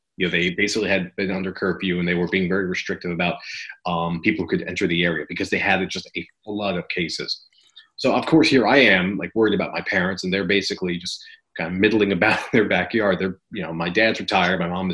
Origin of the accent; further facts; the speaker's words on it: Teaneck, New Jersey, United States; I grew up in Teaneck, New Jersey.